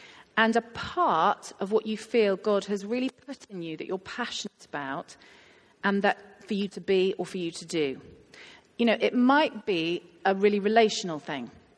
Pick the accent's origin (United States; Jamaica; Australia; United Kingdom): United Kingdom; I think we are quite British about this.